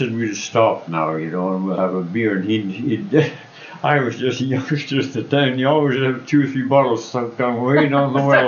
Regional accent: Vancouver, British Columbia, Canada; born there; I recall when I was born in Vancouver in 92

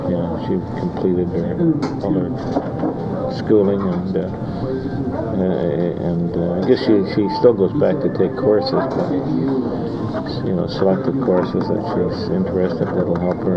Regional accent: Burnaby, British Columbia, Canada; also born or lived in Vancouver; I was born in Vancouver. And lived in Burnaby when I was quite young. We lived on a chicken ranch in Southwood Street in South Burnaby.

